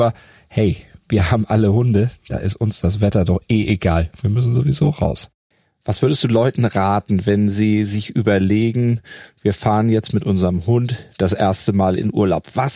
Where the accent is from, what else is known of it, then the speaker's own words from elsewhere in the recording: Eiderstedt, Schleswig-Holstein, Germany; ich als ja nicht ganz gebürtiger Eiderstädter, aber mein Großteil meines Lebens dort verbracht